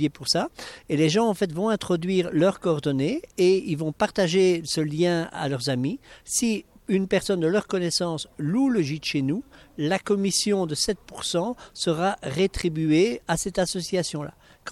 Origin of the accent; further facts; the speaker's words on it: Belgium; avec mon accent, vous avez reconnu que je viens un peu de Belgique.